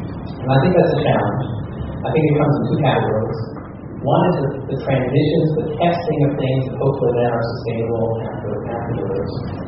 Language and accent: English; Brazil; And then I grew up in Brazil to prove that was important.